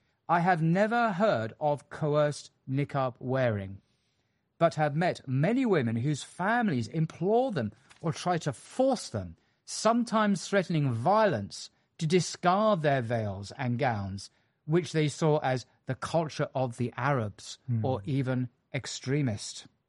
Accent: England, United Kingdom; Gosh, I'm an Englishman.

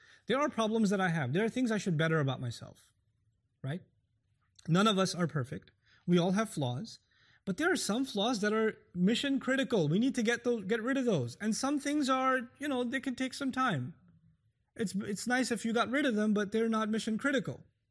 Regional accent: Pakistan; This hits me in a different way because of me being Pakistani.

